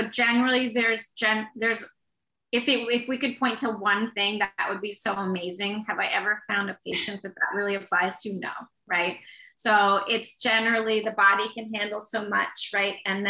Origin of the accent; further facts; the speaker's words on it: Texas, United States; Like I grew up in Texas, initially in the basement, flooded all the time.